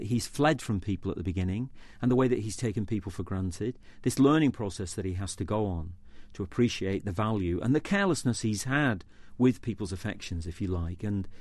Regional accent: Manchester, North West England, United Kingdom; I'm from Manchester, an industrial city in the northwest of England

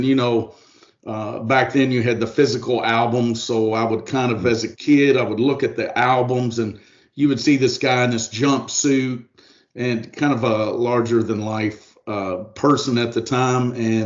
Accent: Louisville, Kentucky, United States; Actually, I grew up in Louisville.

